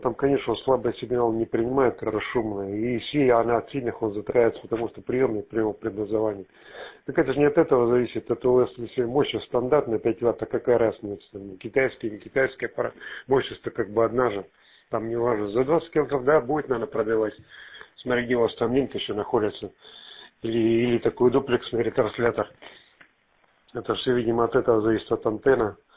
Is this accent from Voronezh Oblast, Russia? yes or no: yes; Voronezh, Voronezh Oblast, Russia; also born or lived in Germany; now in Chelyabinsk, Russia; я сам это родом из Воронежа, так что как-то вот так вот. Просто тут много в Челябинске тут живу когда-то, ну, частично в Воронеже, в Германии жил, потом в Челябинск уехал.